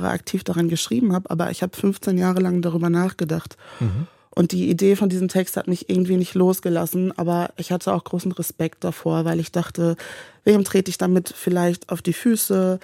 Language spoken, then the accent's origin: German; North Rhine-Westphalia, Germany; Ich bin im Sauerland aufgewachsen, in einer Arbeiterfamilie mit einem Suchtthema